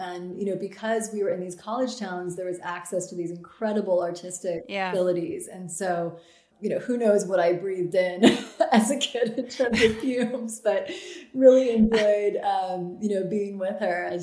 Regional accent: Grinnell, Iowa, United States; I am from Grinnell, Iowa.

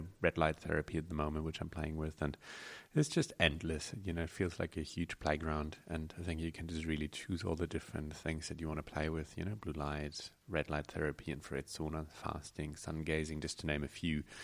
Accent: Germany; now in New Zealand; here I was from Germany, came to New Zealand

